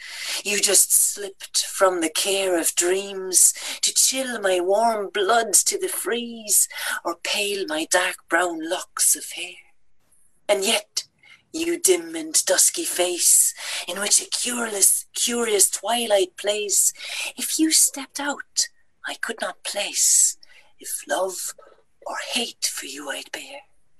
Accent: Münster, North Rhine-Westphalia, Germany; another poem by the main poet of my hometown Münster

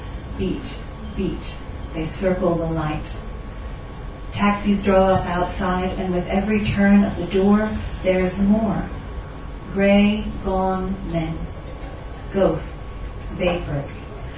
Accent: Philadelphia, Pennsylvania, United States; I like to walk at night in cities. I grew up in Philadelphia.

